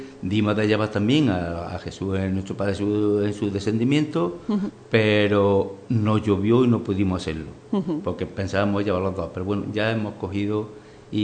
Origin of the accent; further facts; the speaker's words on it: Priego de Córdoba, Andalusia, Spain; Este hombre era un hombre muy amigo de los que somos de Priego, lo conocemos